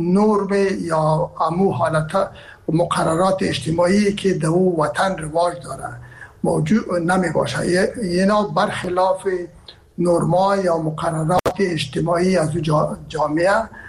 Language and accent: Persian; Herat, Afghanistan; ما که هستم از هرات هستم و پدر و مادر من هرات هستن،